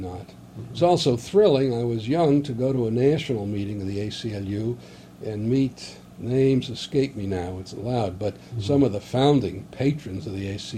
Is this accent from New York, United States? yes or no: yes; Long Island, New York, United States; something I had never experienced growing up on Long Island.